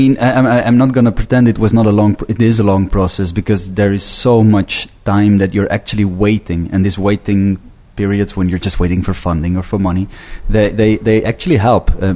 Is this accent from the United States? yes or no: no; Belgium; I'm from Belgium